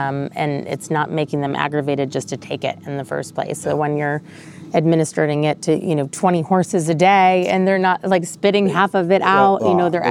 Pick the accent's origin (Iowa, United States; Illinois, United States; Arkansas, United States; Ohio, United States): Illinois, United States; Chicago; now in Tennessee, United States; I may live in Tennessee now, but I'm from Chicago, and Italian, it's coffee all the way.